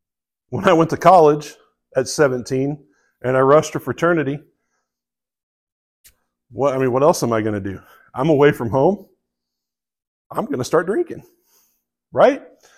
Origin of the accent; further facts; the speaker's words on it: the South, United States; I mean, I grew up in the South. And even growing up in the South, I didn't really care if I had a Confederate flag or not.